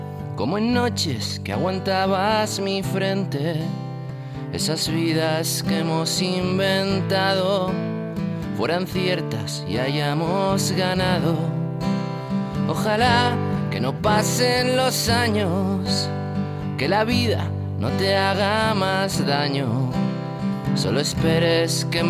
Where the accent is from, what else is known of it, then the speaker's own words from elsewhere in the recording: Canary Islands, Spain; Nuestra historia se escribe en las calles de Madrid, a pesar de que somos canarios.